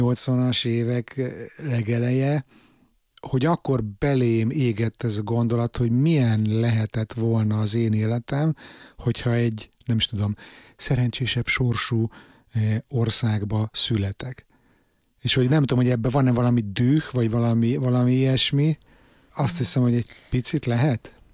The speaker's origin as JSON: {"language": "Hungarian", "country": "Hungary", "tie": "born there", "said": "dühös vagyok a szülőhazámra, hogy miért nem ér föl ahhoz a potenciálhoz, ami benne van. Ugye nekem Budapest mindig"}